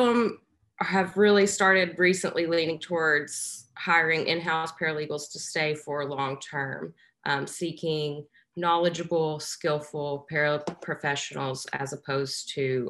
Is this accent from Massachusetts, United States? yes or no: no; Arkansas, United States; I am originally from Arkansas. You'll probably hear from the little bit of an accent that I have. I've been working in Santa Barbara since 2014